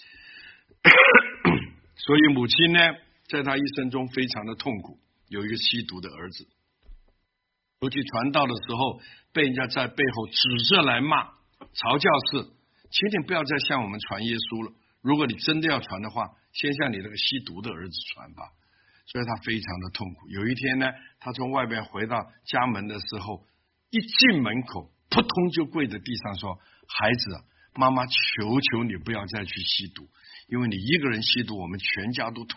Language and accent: Chinese; Hong Kong; 我从小在香港长大，在香港出生，十二三岁就出来鬼混